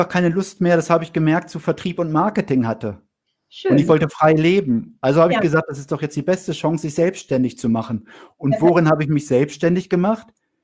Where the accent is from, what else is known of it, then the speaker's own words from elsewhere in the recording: Bodenburg, Lower Saxony, Germany; also born or lived in Rhineland-Palatinate / Bavaria; also ich bin von Bodenburg, Niedersachsen nach Rheinland-Pfalz gezogen mhm. und dann zwischendurch waren wir mal 2,5 Jahre in Bayern